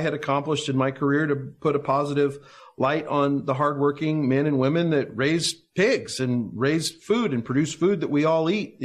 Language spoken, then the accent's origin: English; Kansas City, Kansas, United States; You know, I grew up in western Kansas City, the most rural part of Kansas City, and I wanted a job as a kid.